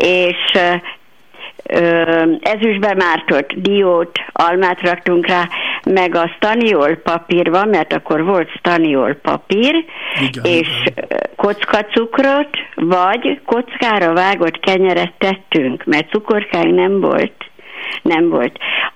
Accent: Nyírgyulaj, Szabolcs-Szatmár-Bereg, Hungary; Szabolcs, Szatmár, Bereg, mert Nyírgyulajban.

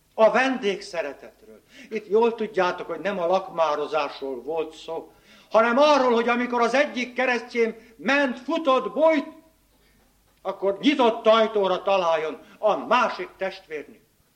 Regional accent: Újpest, Budapest, Hungary; born there; hát Újpesten születtem, újpesti nyelven.

